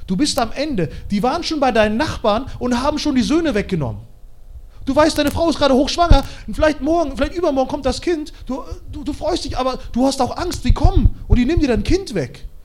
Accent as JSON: {"language": "German", "country": "Kazakhstan", "said": "weil ich komme aus Kasachstan, bei uns ist das so, wenn unsere Familie zusammenkommt, 120 Leute, vielleicht 130"}